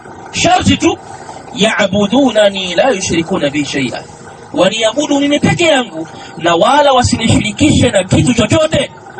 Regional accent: Tanzania; Mimi ni Mtanzania, wewe ni Mtanzania, yule ni Mtanzania. Lakini pia achilia mbali kwamba sisi ni Watanzania, sisi ni Waislamu

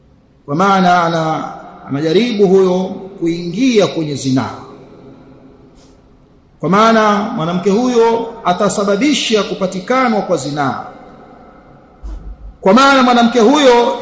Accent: Dar es Salaam, Tanzania; Haya yanatokea kule kwetu Dar es Salaam.

